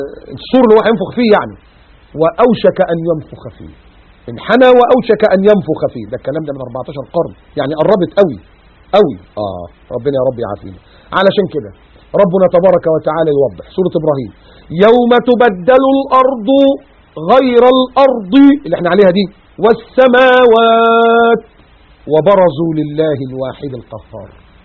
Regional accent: Egypt; ده احنا شفنا منها نموذج مصغر كده في الزلزال اللي كان حصل في اوائل في التسعينات عندنا في مصر

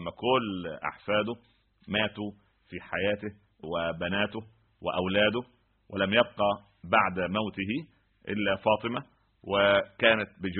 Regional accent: Egypt; عندنا في مصر يقول لك إيه زي أم العروسة فاضية ومشغولة

